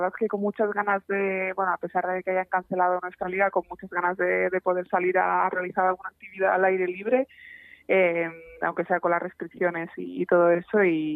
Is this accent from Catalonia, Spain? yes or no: yes; Barcelona, Catalonia, Spain; yo por ejemplo soy de Barcelona y estoy en otra provincia